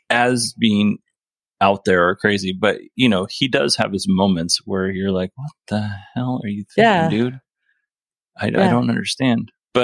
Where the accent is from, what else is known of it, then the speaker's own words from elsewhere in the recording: Alaska, United States; No, I'm from Alaska.